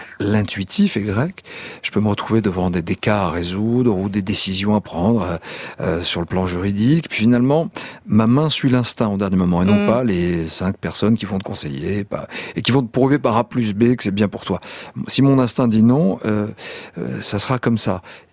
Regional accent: France; born there; c'est assez tard finalement que je me suis dit, mais je suis né en France. Mon pays, c'est la France.

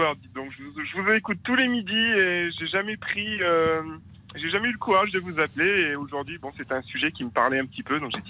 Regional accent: Nevers, Bourgogne-Franche-Comté, France; parce que je suis originaire de Nevers à la base.

